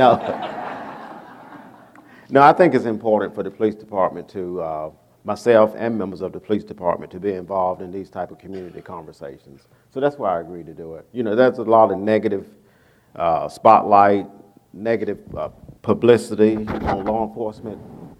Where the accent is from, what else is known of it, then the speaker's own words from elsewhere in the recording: Wilson, North Carolina, United States; You know, I'm from Eastern North Carolina, Wilson, North Carolina.